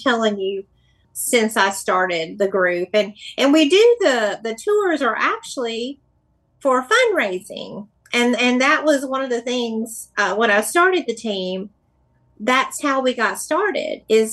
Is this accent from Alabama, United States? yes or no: yes; Birmingham, Alabama, United States; I had known it from my childhood just from growing up in Birmingham.